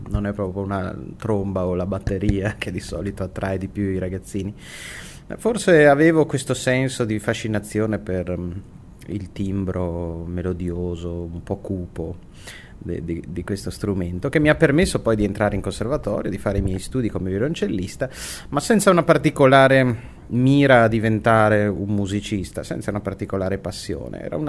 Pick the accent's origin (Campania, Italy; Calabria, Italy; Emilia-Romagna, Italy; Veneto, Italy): Veneto, Italy; Verona; Io sono di Verona